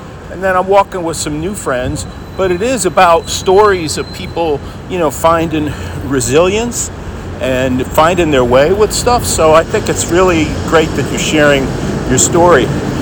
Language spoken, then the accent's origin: English; Stamford, Connecticut, United States; also born or lived in New York; So I come from Stamford, Connecticut. Mm. But I used to work in New York, actually, many years ago. But I come here all the time, and I live outside of Boston right now.